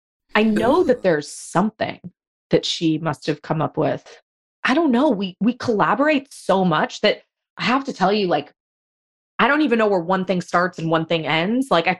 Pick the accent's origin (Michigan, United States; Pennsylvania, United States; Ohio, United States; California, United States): California, United States; Los Angeles; In fact, I personally, I grew up in Los Angeles. Like, you can't be on time. There's traffic.